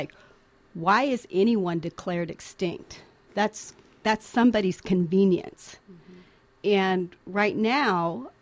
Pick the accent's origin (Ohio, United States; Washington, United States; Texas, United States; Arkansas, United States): Washington, United States; Inchelium; I'm from Inchilim, Washington. I'm a member of the Colville Confederated Tribes Arrow Lakes Band. I'm Sinaichkst.